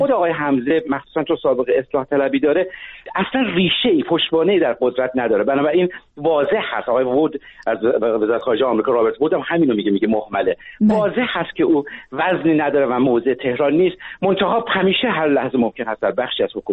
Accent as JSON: {"language": "Persian", "country": "Iran", "said": "عرض کردم به عنوان یک ایرانی از منظر یک غربی"}